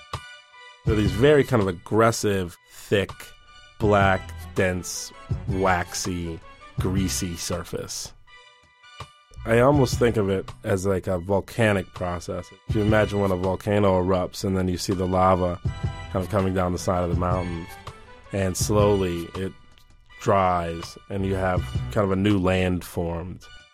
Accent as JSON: {"language": "English", "town": "Evanston", "region": "Illinois", "country": "United States", "tie": "born or raised there", "said": "I grew up in Evanston, which is the first northern suburb of Chicago City proper, where my mother lived, and I went to school there."}